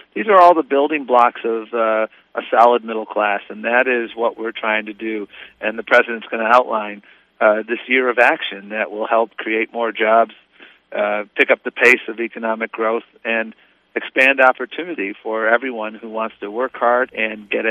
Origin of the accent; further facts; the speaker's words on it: Buffalo, New York, United States; Well, I'm always bullish about Buffalo. It's my hometown.